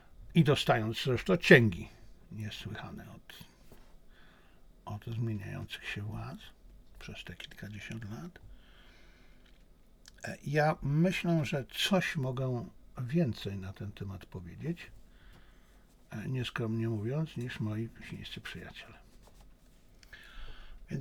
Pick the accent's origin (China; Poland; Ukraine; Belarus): China; również jestem Chińczykiem i chińskim nacjonalistą